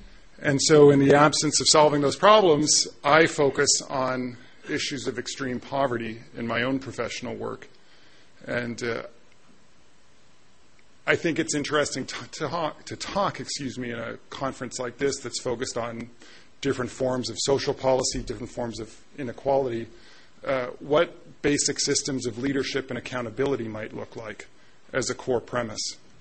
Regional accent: British Columbia, Canada; as a Canadian from British Columbia originally, take any chance I can get to come back

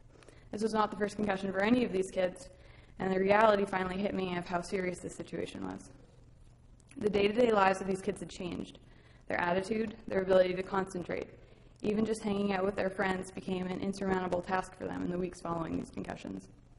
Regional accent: Dryden, Ontario, Canada; my hometown of Dryden, Ontario.

